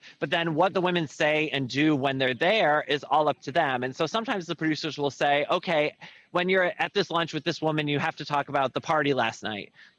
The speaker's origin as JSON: {"language": "English", "country": "United States", "lives_now": "London, United Kingdom", "said": "It's true. I am an American. I just live here."}